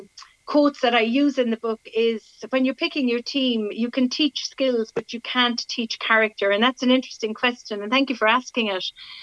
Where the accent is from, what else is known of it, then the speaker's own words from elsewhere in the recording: Killybegs, Ulster, Ireland; born there; Yeah, I was born in Killybegs.